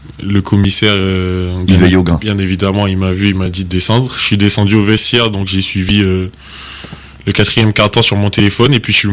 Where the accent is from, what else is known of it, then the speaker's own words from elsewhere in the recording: Le Lamentin, Martinique; Moi, je suis né en Martinique, au Lamantin.